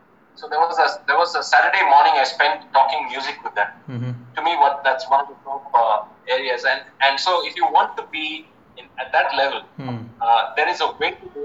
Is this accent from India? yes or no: yes; Chennai, Tamil Nadu, India; now in Thiruvananthapuram, India; I knew him when I was growing up in Chennai, right? And for the last decade, I knew him here in Trivandrum.